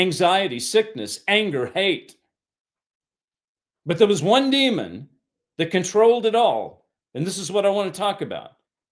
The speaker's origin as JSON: {"language": "English", "region": "Kentucky", "country": "United States", "tie": "born or raised there", "said": "I was raised in Kentucky. A lot of people came from the farms, came from the countries, and tried to make it in the city."}